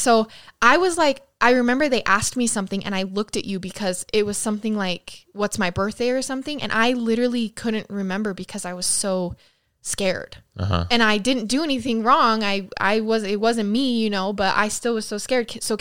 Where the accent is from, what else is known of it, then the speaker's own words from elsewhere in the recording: Idaho Falls, Idaho, United States; But in my hometown of Idaho Falls, way back when, there was a rape and a murder of a young girl.